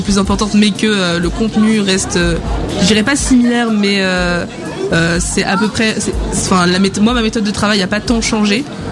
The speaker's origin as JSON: {"language": "French", "town": "La Rochefoucauld", "region": "Nouvelle-Aquitaine", "country": "France", "said": "Alors, je suis d'ici. Moi, personnellement, je suis juste de La Rochefoucauld."}